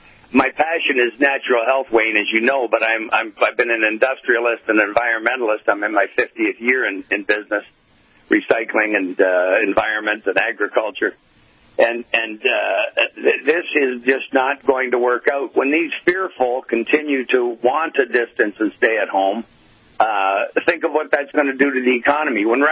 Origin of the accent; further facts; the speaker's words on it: Hamilton, Ontario, Canada; today I went to Hamilton, a much bigger city. That's my hometown, the Hammer, as it's called.